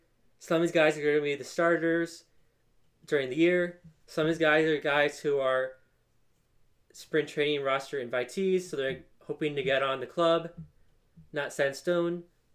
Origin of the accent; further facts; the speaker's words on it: California, United States; I didn't grow up in Chicago. I'm not born and raised from the North Side. I grew up in California, not Chicago.